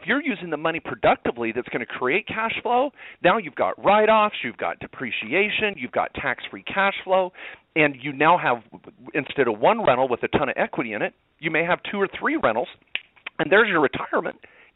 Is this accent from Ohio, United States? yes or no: no; Eugene, Oregon, United States; born there; I was born in Eugene, Oregon, and, of course, went to law school in Oregon. And so I am an Oregon Duck fan, except when they're playing the Utes.